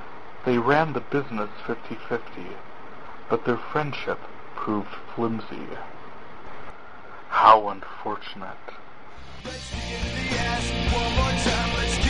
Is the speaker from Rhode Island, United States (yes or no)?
no; North Dakota, United States; I am from North Dakota.